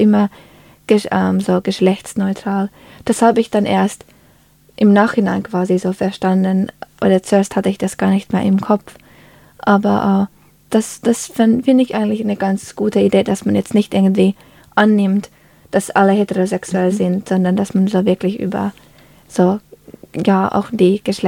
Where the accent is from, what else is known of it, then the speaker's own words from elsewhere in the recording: Finland; ich komme aus Finnland und wir haben nur ein Pronomen.